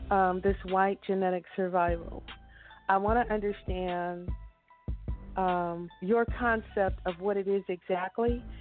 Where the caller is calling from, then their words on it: North Carolina, United States; I'm calling from North Carolina.